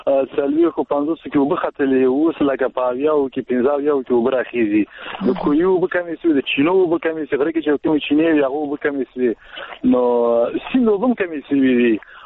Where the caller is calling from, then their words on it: Baghlan, Afghanistan; ما د کیلګینه د بغلان ولای.